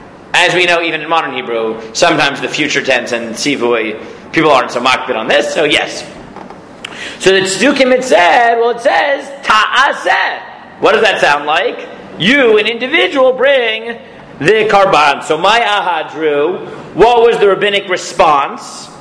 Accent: United States; I'm American, so I was on a work visa in Canada

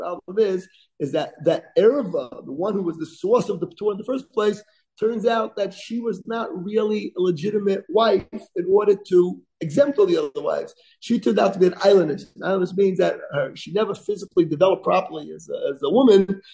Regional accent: New York, United States; I grew up in New York, so I didn't understand that concept.

